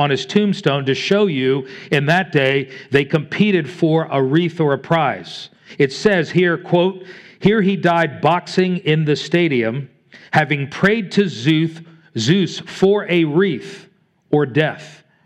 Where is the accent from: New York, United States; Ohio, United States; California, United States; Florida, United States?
Florida, United States; I grew up in South Florida